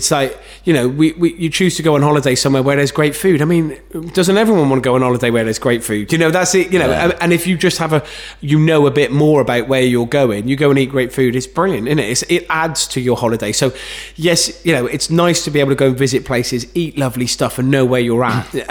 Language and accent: English; Gloucester, South West England, United Kingdom; Gloucester. I'm from Gloucester, right, so okay. I went to a youth theatre in Cheltenham